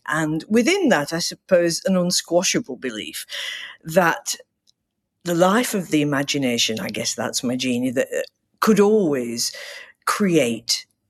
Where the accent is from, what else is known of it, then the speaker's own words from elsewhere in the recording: Manchester, North West England, United Kingdom; You know, in my hometown of Manchester, where the Industrial Revolution started